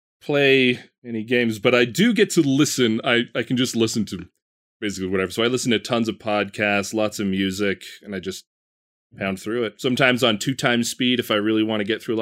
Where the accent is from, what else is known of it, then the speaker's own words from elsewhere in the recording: Utah, United States; I was born and raised in Utah.